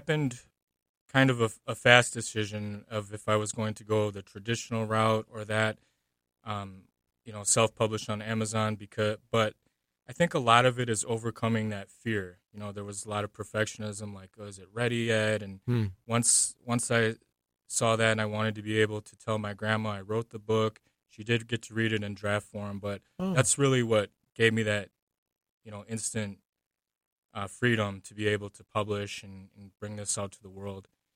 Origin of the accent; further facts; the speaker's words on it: Racine, Wisconsin, United States; my experience growing up in Racine next to my grandma, mixed with our cabin in the North Woods, mixed with, you know, now I live in the historic area of Racine